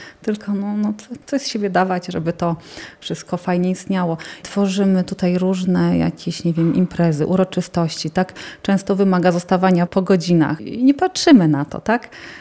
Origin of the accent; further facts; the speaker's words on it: Tuczna, Lublin Voivodeship, Poland; Ja sama z Tucznej.